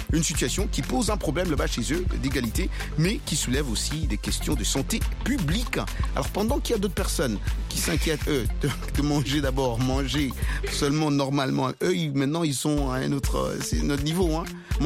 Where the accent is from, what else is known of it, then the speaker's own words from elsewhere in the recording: Cameroon; ici chez nous au Cameroun, hein, surtout à l'ouest